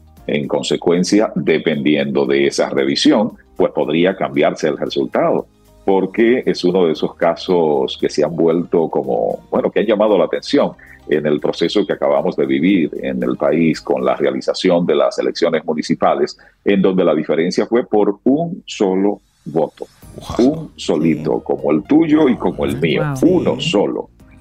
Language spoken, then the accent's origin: Spanish; Dominican Republic; Y la nota que tenemos como República Dominicana es mala.